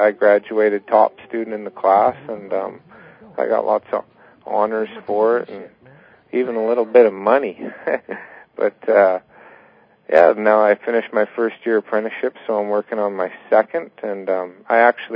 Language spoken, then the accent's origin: English; British Columbia, Canada; I was raised all over British Columbia, from trap lines to some guide areas and even to some big towns that I would probably classify as cities, but maybe not to some people. But, now I live in Campbell River